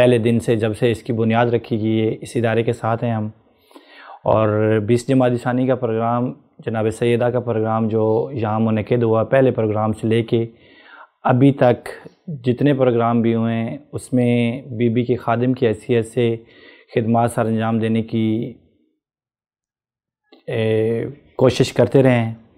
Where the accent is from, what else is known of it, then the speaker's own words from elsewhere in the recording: Rajoa Sadat, Punjab, Pakistan; اور میرا تعلق رجوہ سعادات سے ہے.